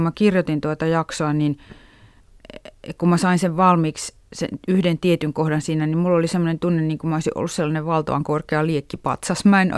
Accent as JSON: {"language": "Finnish", "town": "Kuopio", "region": "North Savo", "country": "Finland", "tie": "born or raised there", "said": "Vieläkin kun mä käyn vaikkapa entisessä kotikaupungissani Kuopiossa, niin aina muistan sen."}